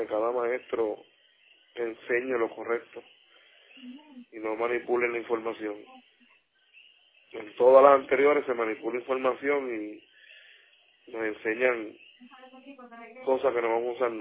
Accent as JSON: {"language": "Spanish", "country": "Puerto Rico", "said": "Como boricua orgulloso, entiendo que es importante."}